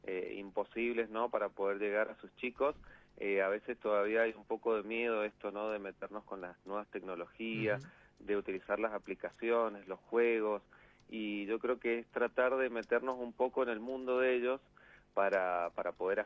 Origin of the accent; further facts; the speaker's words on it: Mendoza, Argentina; Soy de Ciudad, de la sexta sección de Ciudad Mendoza.